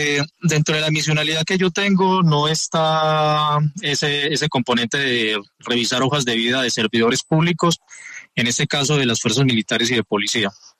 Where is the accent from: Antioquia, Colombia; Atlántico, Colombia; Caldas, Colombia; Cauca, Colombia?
Antioquia, Colombia; Itagüí; Yo soy de Itagüí y en Itagüí, digamos, tengo amigos